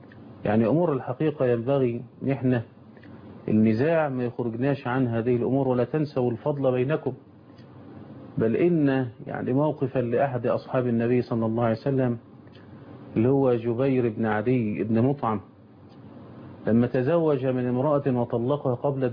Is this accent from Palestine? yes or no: no; Egypt; على النحو المعمول به عندنا في مصر